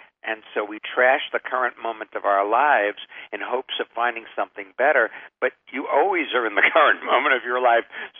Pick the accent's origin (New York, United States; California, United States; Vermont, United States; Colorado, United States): New York, United States; accent: New York; not liking, say, my New York accent, if you will. when we're in Germany working, not liking that we're American